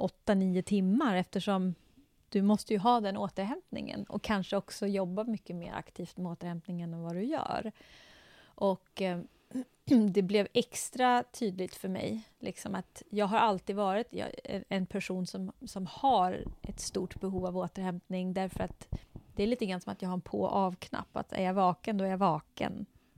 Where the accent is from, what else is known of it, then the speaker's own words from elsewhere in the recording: Sweden; jag kommer från Sverige och idrottssverige där det var mera det här med att antingen hade du talang eller också hade du inte talang